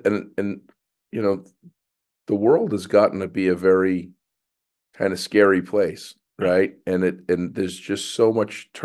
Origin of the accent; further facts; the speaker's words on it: Boston, Massachusetts, United States; I'm from Boston. I love the style of pizza that we have.